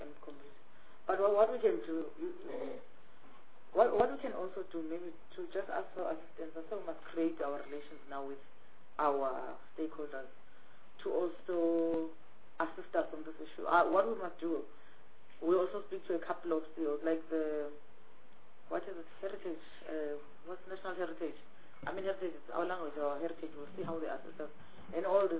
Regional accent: Gauteng, South Africa; I'm from Gauteng

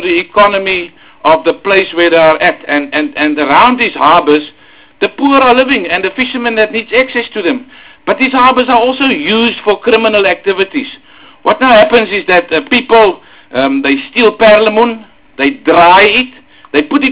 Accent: South Africa; I'm a South African citizen just like anybody else.

